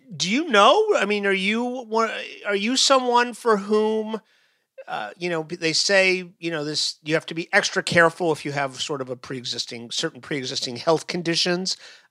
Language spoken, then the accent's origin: English; New York, United States; I just, as a New Yorker, I think about New York on this granular level